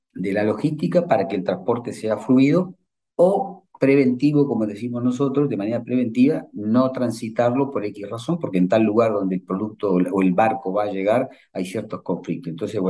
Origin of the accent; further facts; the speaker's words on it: Argentina; yo soy argentino